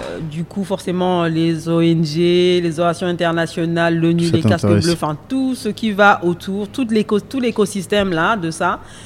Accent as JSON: {"language": "French", "country": "Rwanda", "tie": "born or raised there", "also_born_or_lived": "Belgium / France", "said": "je suis rwandaise, j'ai vécu au Rwanda, je suis née au Rwanda, j'ai vécu le génocide, j'étais là"}